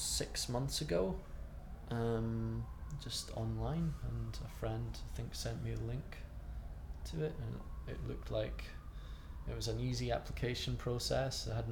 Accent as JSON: {"language": "English", "region": "Scotland", "country": "United Kingdom", "tie": "born or raised there", "said": "I'm 29 years old, almost 30, and I'm from Edinburgh. I grew up in the Highlands and based myself in Edinburgh and work between Edinburgh and London."}